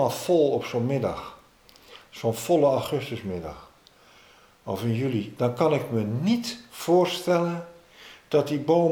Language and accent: Dutch; Amsterdam, North Holland, Netherlands; Het Vondelpark als Amsterdammer.